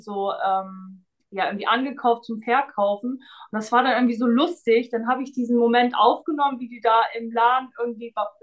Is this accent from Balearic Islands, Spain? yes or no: no; Barcelona, Catalonia, Spain; moved away as an adult; now in Germany; ich komme aus Barcelona, ich habe kein Geld, was soll ich denn da reinstellen?